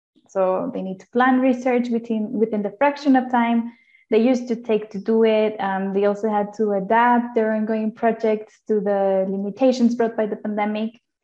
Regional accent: Ecuador; So I'm Ecuadorian and I'm based in Quito right now.

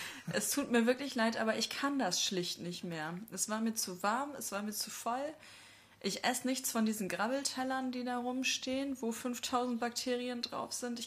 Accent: Cloppenburg, Lower Saxony, Germany; ich bin im Landkreis Kloppenburg aufgewachsen. Also für die Insider in Seewilden.

